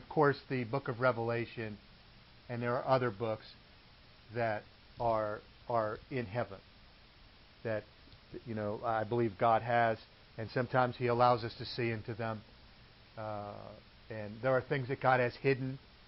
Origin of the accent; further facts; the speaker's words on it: Pennsylvania, United States; But we're from Pennsylvania, so a little different.